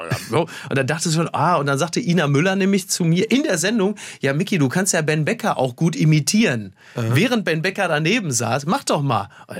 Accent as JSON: {"language": "German", "town": "Castrop-Rauxel", "region": "North Rhine-Westphalia", "country": "Germany", "tie": "born or raised there", "said": "Ja, und zwar für meine Heimatstadt Castrop-Rauxel, deren Stadtwappen auch blau-gelb ist."}